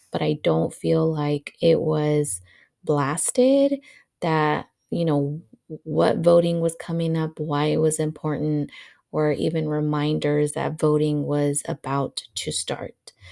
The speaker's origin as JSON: {"language": "English", "region": "California", "country": "United States", "said": "the Bay Area and I say we because I'm from the Bay Area, will be left without representation."}